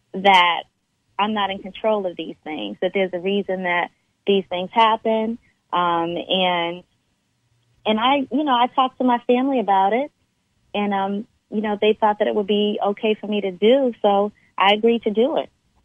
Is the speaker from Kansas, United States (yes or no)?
no; Boston, Massachusetts, United States; I'm from Boston, Massachusetts.